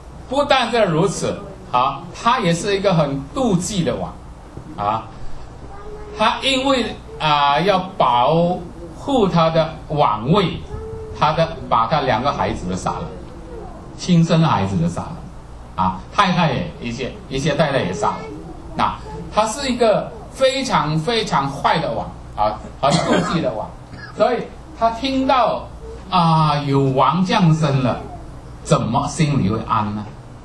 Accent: China; 我们中国人更多哈、啊，是不是？

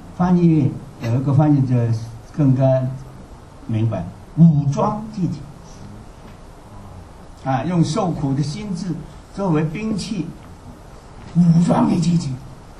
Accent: China; 我是从大陆出来的

